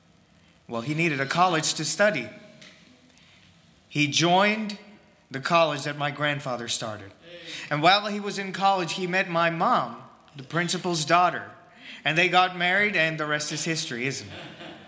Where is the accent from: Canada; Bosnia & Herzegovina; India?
India; now in United States; I am not an American. I am from India. I'm a national from India. I came to the States in 2016. With my parents while they were on deputation